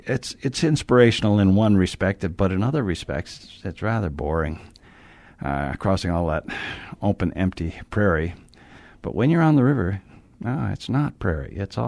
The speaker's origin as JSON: {"language": "English", "country": "United States", "said": "I mean, I am thoroughly American in many respects, and I love my culture."}